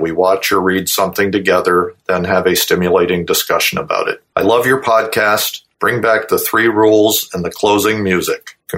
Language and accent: English; Worcester, Ohio, United States; from Worcester, Ohio.